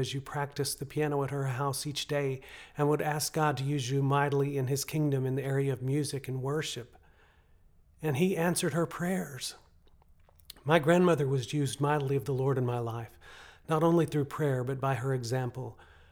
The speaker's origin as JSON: {"language": "English", "town": "Boynton", "region": "Oklahoma", "country": "United States", "tie": "born or raised there", "said": "I took my whole worship team back to my hometown of Boynton, Oklahoma, to lead in a community worship service."}